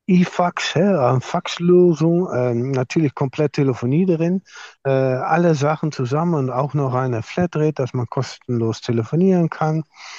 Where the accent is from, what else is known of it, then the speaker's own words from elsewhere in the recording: Netherlands; German is a second language; now in Germany; Ich bin eine Niederländerin, was man vielleicht auch hört, natürlich. Arbeite schon lange Zeit in Deutschland.